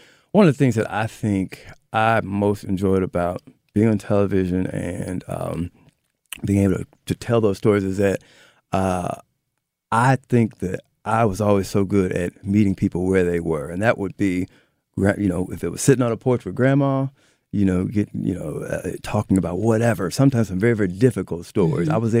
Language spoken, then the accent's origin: English; Alton, Illinois, United States; I'm from here. I'm even from Alton, Illinois, so small town in this area.